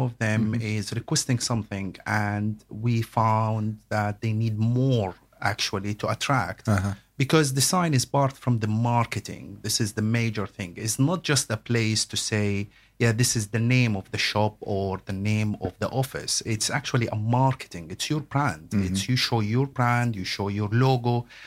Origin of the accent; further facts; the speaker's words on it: Jordan; Yes, I'm originally from Jordan.